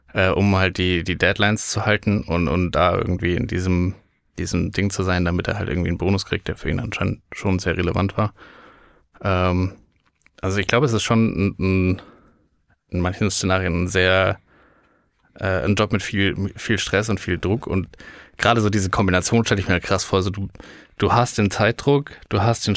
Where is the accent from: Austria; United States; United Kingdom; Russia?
United Kingdom; England; als Engländer hast du einfach die Situation nie, dass du irgendwo richtig frei rumquatschen kannst.